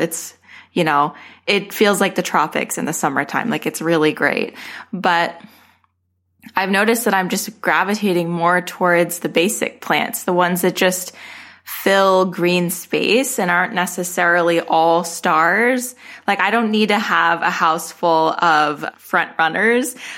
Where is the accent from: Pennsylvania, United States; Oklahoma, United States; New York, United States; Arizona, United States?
Arizona, United States; well, I'm from Arizona. My collection started in Arizona